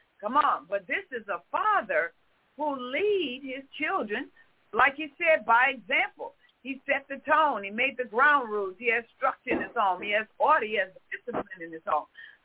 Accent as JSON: {"language": "English", "town": "Jacksonville", "region": "Florida", "country": "United States", "said": "I'm from Jacksonville, Florida"}